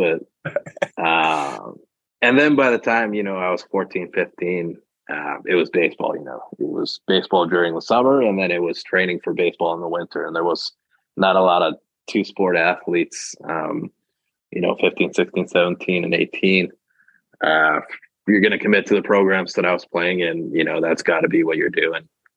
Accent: Calgary, Alberta, Canada; I was born and raised in Calgary

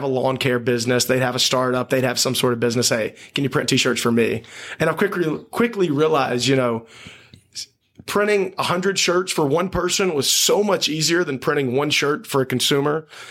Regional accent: Flora, United States; I'm from Flora, which is population like 1500.

